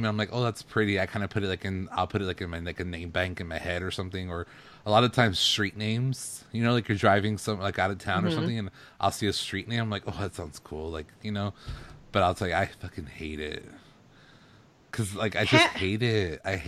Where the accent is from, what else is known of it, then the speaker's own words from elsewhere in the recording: the South, United States; I'm from the South. So it's very, and my book is based in the South.